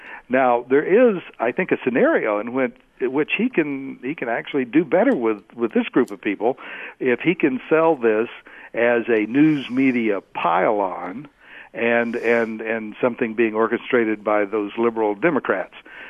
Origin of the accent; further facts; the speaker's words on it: New Jersey, United States; people found out I was from New Jersey, they would say, oh, I love your governor.